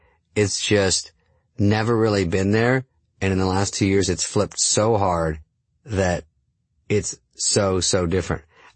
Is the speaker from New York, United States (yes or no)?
no; Arizona, United States; I was brought up in Arizona